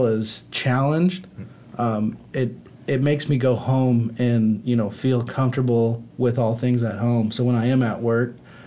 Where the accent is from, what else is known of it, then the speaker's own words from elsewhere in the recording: Denver, Colorado, United States; I grew up in Denver, he would take me to the local Air Force base, and we would watch airplanes take off.